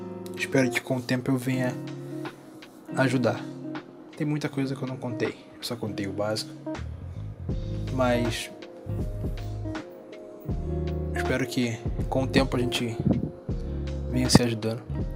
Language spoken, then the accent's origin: Portuguese; Rio de Janeiro, Brazil; mudei para o Rio de Janeiro, minha terra natal. Eu já morava fazia 10 anos fora e eu mudei para o Rio de Janeiro. Enfim, estou aqui faz 3 meses